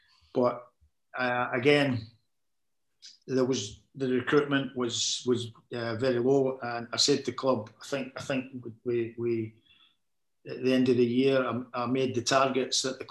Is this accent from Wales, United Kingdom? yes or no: no; Scotland, United Kingdom; I'm a boy from Scotland.